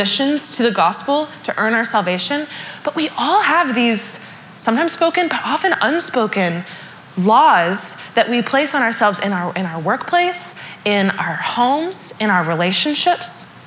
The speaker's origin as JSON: {"language": "English", "region": "Tennessee", "country": "United States", "said": "I'm from Tennessee, and we're very nice there."}